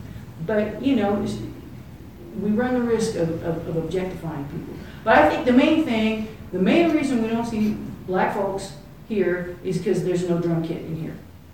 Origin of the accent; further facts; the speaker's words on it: Charleston, South Carolina, United States; Because I was from Charleston, you know, it was like, you know, where we live is mostly black neighborhood.